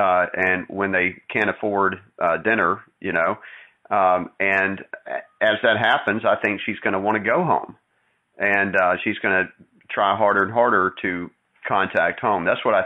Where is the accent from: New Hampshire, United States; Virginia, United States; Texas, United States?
Texas, United States; I just said that as a plug to the state where I grew up. I was born and raised in Texas